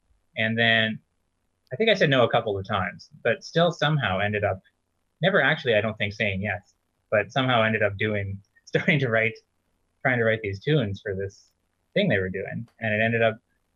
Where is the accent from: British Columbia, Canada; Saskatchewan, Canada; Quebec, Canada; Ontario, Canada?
Saskatchewan, Canada; I'm from Saskatchewan originally.